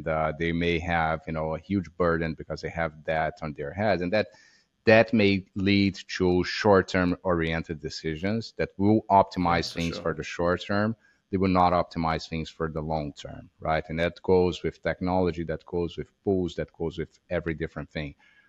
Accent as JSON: {"language": "English", "country": "Brazil", "said": "I'm from Brazil, which is interesting, right?"}